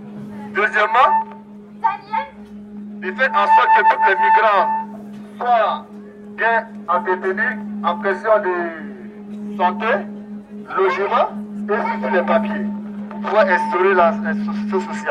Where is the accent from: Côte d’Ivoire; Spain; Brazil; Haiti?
Côte d’Ivoire; now in France; Je suis un jeune Ivoirien, je viens de la Côte d'Ivoire.